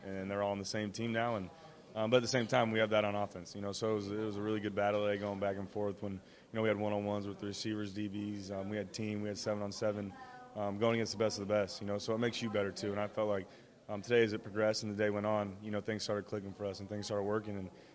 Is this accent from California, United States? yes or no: yes; Bakersfield, California, United States; It's in Southern California, only about 2 hours away from where I grew up in Bakersfield